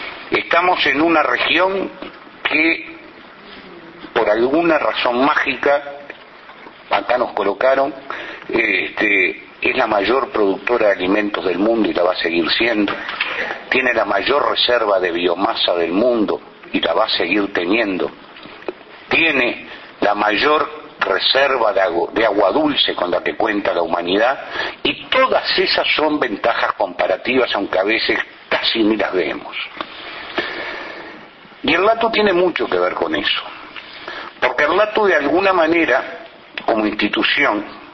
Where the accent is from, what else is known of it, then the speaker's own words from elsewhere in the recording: Uruguay; Yo creo que hay cosas que como uruguayo no podemos dejar de lado.